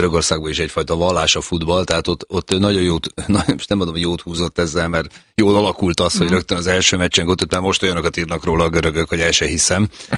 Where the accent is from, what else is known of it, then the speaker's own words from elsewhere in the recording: Hungary; ott valahol mondtam, hogy magyar vagyok, 3 napig nem engedtek fizetni. Pusztán ezért, mert hogy magyar vagyok